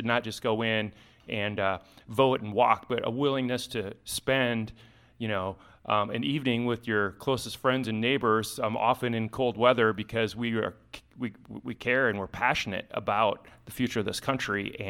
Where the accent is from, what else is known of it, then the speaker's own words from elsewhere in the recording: Des Moines, Iowa, United States; Obviously, we're from the Des Moines metro